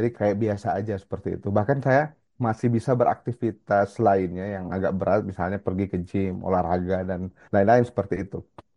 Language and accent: Indonesian; Eastern Indonesia, Indonesia; also born or lived in Bekasi; now in United States; Saya kebetulan dari Indonesia bagian timur, cuma stay-nya di Bekasi.